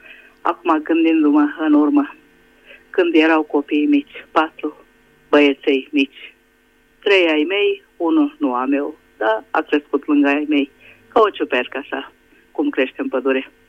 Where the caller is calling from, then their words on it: Budapest, Hungary; vă sunt din Budapesta.